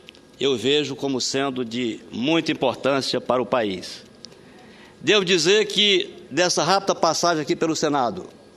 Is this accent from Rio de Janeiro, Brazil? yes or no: no; Ceará, Brazil; now in Brasília, Brazil; a minha origem é nordestina, eu sou do Ceará, embora aqui tenha a honra de representar o Estado que me adotou, o Estado de Rondônia. Mas, chegando aqui em Brasília, em 1968